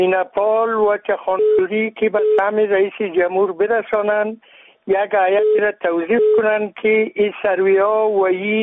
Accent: Baghlan, Afghanistan; از ولایت بغلان.

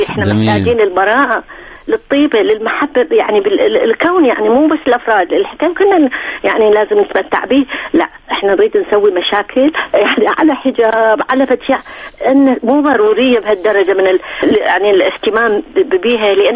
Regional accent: Basra, Basra Governorate, Iraq; also born or lived in Zubair; وانا حقيقة بس الابتدائية قضيتها بالزبير بعد الابتدائية رحنا للبصرة امي انا من البصرة ابوي من الزبير

